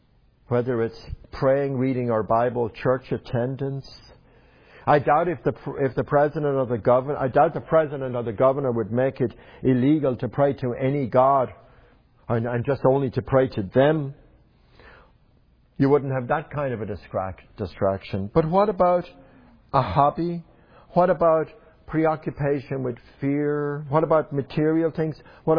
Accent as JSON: {"language": "English", "country": "Ireland", "tie": "born or raised there", "said": "The Irish, growing up in Ireland, were known to have our Irish temper"}